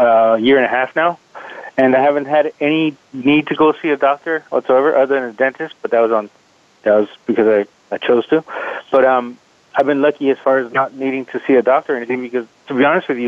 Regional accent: California, United States; Yeah, I'm actually from Orange County, so I'm familiar with the area, and then that's where I lived my whole life.

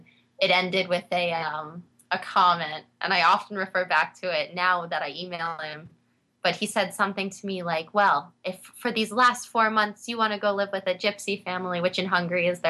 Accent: United States; Honestly, as an American, they really look up to you.

